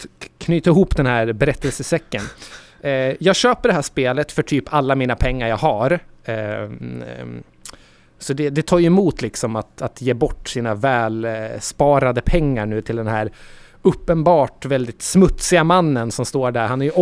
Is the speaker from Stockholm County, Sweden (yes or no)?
no; Södermanland, Sweden; från mina trakter där jag kommer från, de sörmländska skogarna. Jag är inte född i skogen